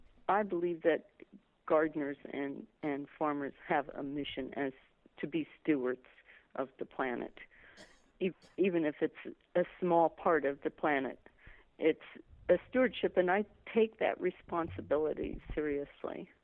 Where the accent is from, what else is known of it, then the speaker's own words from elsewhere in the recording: California, United States; moved away as an adult; No, I grew up in Southern California.